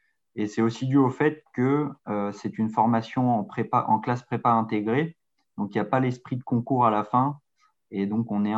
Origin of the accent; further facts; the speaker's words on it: Lyon, Auvergne-Rhône-Alpes, France; puisque je suis lyonnais, et donc c'était pas trop loin de chez mes parents non plus.